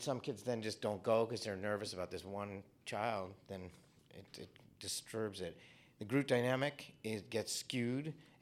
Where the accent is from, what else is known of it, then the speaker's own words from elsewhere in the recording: California, United States; from South Orange County in California